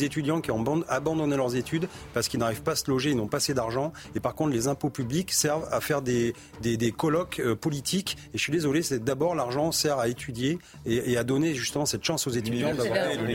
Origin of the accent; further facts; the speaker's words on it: Périgueux, Nouvelle-Aquitaine, France; Moi, je viens de Périgueux, une petite ville, 35 000 habitants.